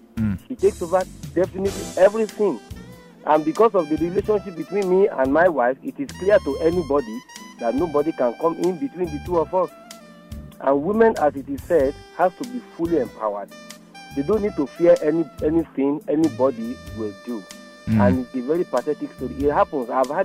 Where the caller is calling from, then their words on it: Aguda, Lagos, Nigeria; I'm calling from Aguda.